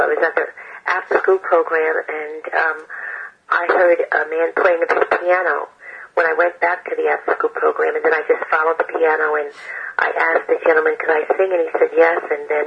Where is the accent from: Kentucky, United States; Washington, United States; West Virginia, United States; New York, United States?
New York, United States; Brooklyn; Yeah, I was born in Brooklyn. I was born in where Jay-Z was born, in Bed-Stuy.